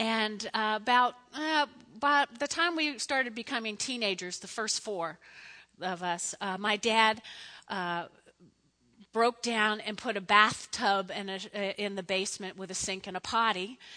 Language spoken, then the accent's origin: English; New Jersey, United States; I grew up in North Jersey, And there were eight of us in a family.